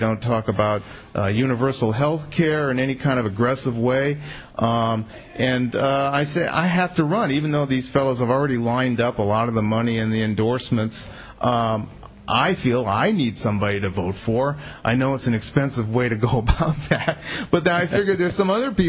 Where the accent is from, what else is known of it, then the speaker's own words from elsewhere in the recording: California, United States; now in Piedmont, United States; I'm from the East Bay. I live in Piedmont.